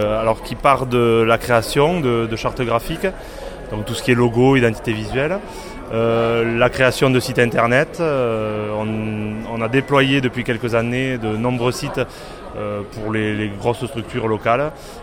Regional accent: Villefranche, France; born there; je suis né à Villefranche. Ça fait 40 ans que je gravite autour de Villefranche. Je n'ai jamais voulu m'éloigner de Villefranche.

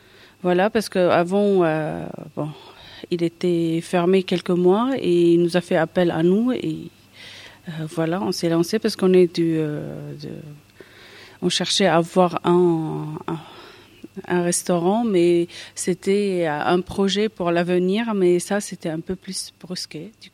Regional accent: Lebanon; now in France; Je suis française depuis 6 ans, mais d'origine libanaise, bien sûr.

